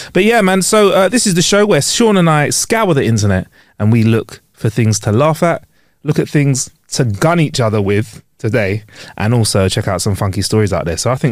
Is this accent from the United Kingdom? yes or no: yes; United Kingdom; we are from Great Britain and we are in Great Britain